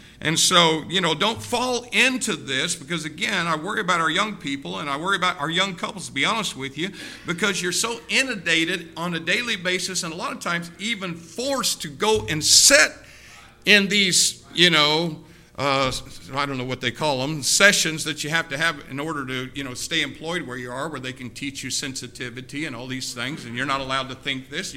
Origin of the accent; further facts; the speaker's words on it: Indiana, United States; even though we are basically from Southern Indiana, same part